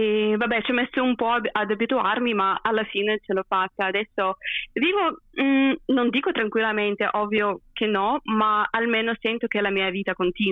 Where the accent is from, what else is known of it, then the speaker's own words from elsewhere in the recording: Ukraine; io amo l'Ucraina, io voglio viverci, amo il mio paese